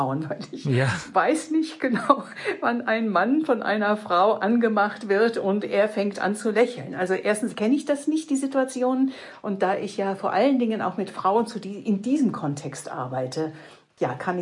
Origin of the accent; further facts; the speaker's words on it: Rhineland, Germany; Ich komme aus dem Rheinland, ja.